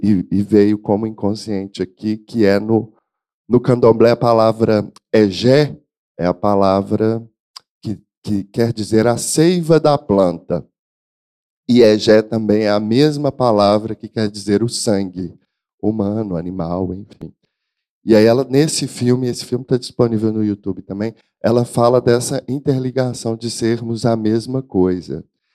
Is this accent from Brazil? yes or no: yes; Belo Horizonte, Minas Gerais, Brazil; é um de Belo Horizonte, de onde eu sou